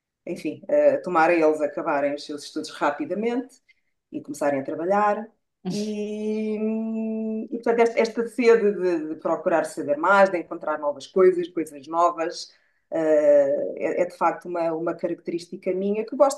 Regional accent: Lisbon, Portugal; Dizer-vos então que … nascida e criada em Lisboa, portanto, a verdadeira alfacinha

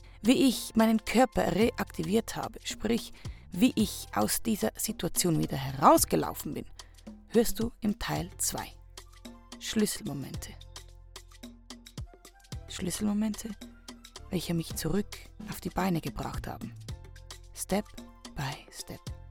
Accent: Switzerland; geboren und aufgewachsen in der Schweiz. 35 Jahre alt

